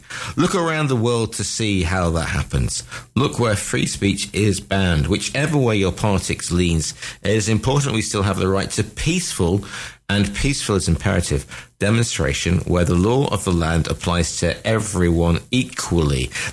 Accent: United Kingdom; I am British, and I'm proud to say so. I don't see colour defining my Britishness.

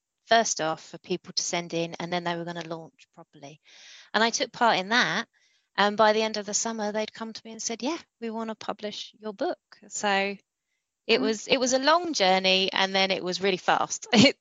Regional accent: London, United Kingdom; I grew up in London

